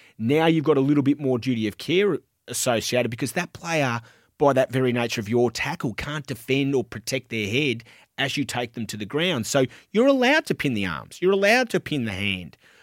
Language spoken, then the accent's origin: English; Canberra, Australian Capital Territory, Australia; and I'm from Canberra.